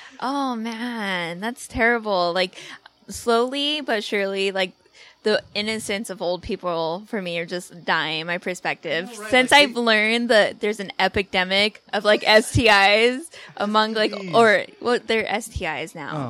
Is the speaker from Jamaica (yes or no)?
no; Twentynine Palms, California, United States; You know, I'm from 29 Palms.